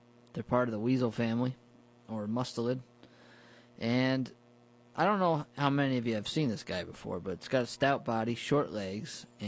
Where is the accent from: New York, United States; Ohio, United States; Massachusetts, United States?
New York, United States; New Paltz; Where I grew up in New Paltz, in that part of New York State, it's legal to trap them.